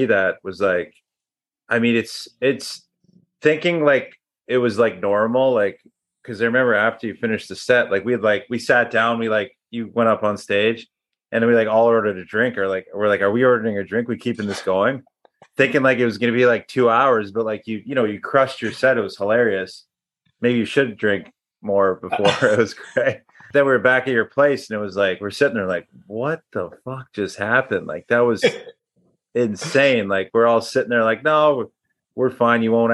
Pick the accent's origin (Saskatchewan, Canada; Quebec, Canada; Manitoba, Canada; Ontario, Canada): Quebec, Canada; Montreal; I'm from Montreal